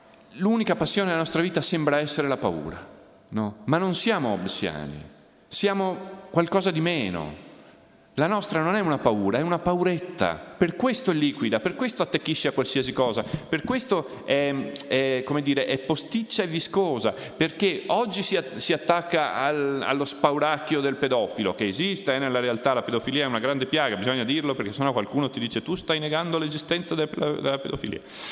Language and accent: Italian; Venice, Veneto, Italy; io da Venezia, da bambino vivevo a Venezia, stavo in un sottotetto molto bello